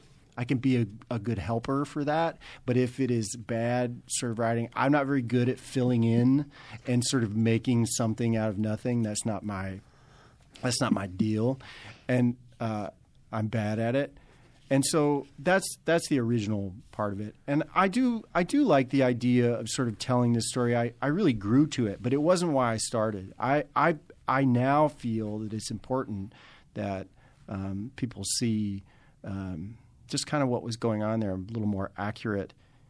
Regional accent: Oklahoma, United States; You know, I'm from Oklahoma. I remember this well.

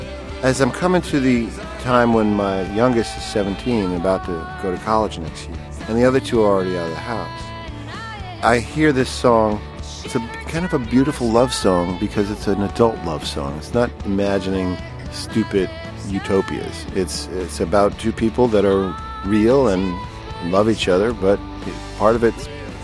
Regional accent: New York City, New York, United States; also born or lived in Los Angeles, United States; I grew up in New York City, but I went to school out here at UCLA. And after graduating, started the Actors Gang with a bunch of fellow students. And I stayed out here for about 9 years, then moved back to New York.

